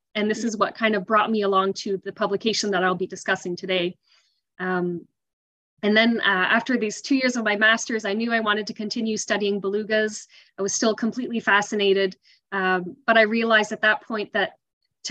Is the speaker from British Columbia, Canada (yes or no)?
no; Quebec, Canada; So I'm from Southern Quebec. I grew up hearing a lot about the belugas living in the St. Lawrence. We're us Quebecers were very proud of our belugas.